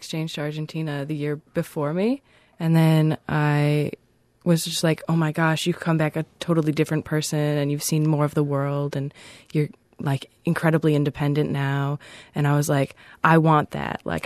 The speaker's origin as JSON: {"language": "English", "town": "Buffalo", "region": "New York", "country": "United States", "said": "I'm from Buffalo, New York."}